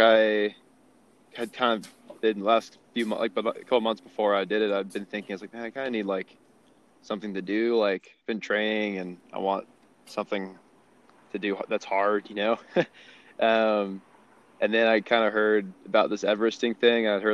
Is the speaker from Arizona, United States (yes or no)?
no; Park City, Utah, United States; So now I'm living in Heber City, Utah. I grew up in Park City, which is just like 20 minutes away up on kind of the other side of the hill.